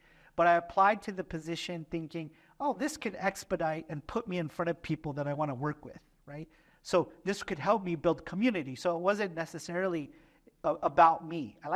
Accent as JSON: {"language": "English", "town": "Oceanside", "region": "California", "country": "United States", "tie": "born or raised there", "said": "my hometown university is Cal State San Marcos. I grew up in Oceanside. I remember when that university was being built."}